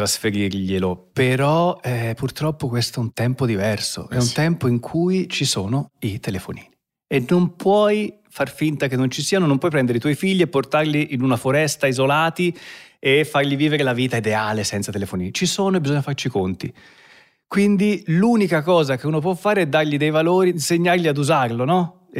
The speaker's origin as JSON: {"language": "Italian", "town": "Scandicci", "region": "Tuscany", "country": "Italy", "tie": "born or raised there", "also_born_or_lived": "Florence", "said": "Allora, io sono nato in Toscana, a Firenze, negli anni 70, nel 74, un anno meraviglioso"}